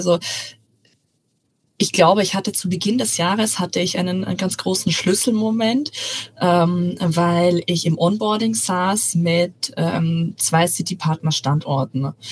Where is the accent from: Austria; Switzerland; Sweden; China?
Austria; now in Hamburg, Germany; Hier habe ich mich natürlich in Deutschland mittlerweile nach 9 Jahren gut angepasst. Aber ich würde sagen, meine Heimat wird immer Österreich bleiben und mein Zuhause ist aktuell Hamburg